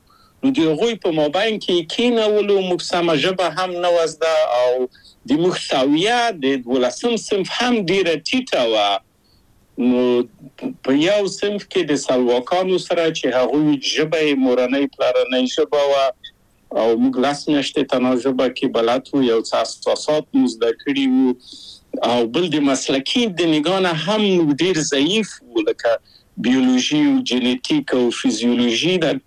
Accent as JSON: {"language": "Pashto", "region": "Kabul", "country": "Afghanistan", "moved": "as an adult", "lives_now": "Czechoslovakia", "said": "او زه له کابل په یو دولتي بورس چکسلواکیا ته راغلم"}